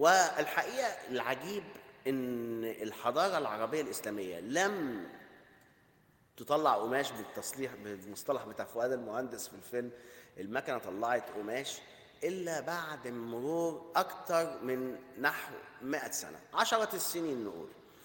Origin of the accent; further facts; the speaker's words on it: Egypt; اللي رموه في السجن عندنا في مصر